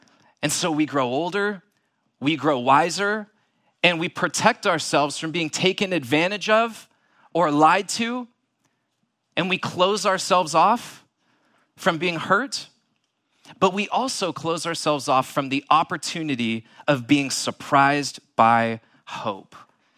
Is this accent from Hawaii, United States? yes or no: no; San Diego, California, United States; I just wanna say I'm from San Diego. And the Chargers left us a long time ago when it comes to football